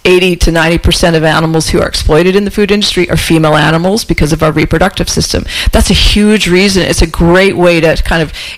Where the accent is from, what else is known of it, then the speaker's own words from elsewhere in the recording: Vancouver, British Columbia, Canada; because I grew up in Vancouver, right? I grew up on the west side of Vancouver.